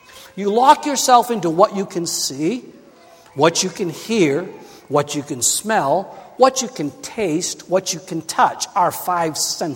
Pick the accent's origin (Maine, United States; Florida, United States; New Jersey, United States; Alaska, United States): Maine, United States; I never left my home state of Maine until I was in my teens. I had never gone beyond the borders of Maine.